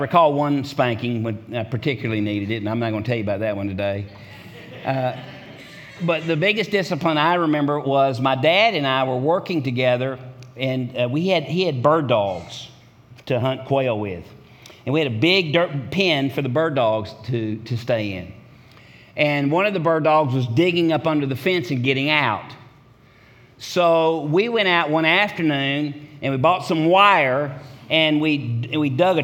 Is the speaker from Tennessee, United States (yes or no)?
yes; Tennessee, United States; I'm from Tennessee. I thought that was great news.